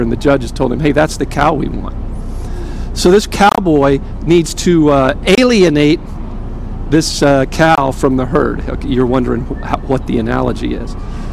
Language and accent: English; Texas, United States; accent: Texas; Being a Texan and a frustrated cowboy, I'm going to do this by way of an analogy.